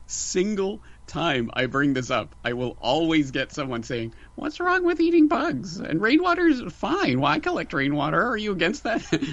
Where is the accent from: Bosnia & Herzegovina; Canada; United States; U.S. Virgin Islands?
Canada; now in Japan; not only as a Canadian who has been living in Japan for going on 2 decades now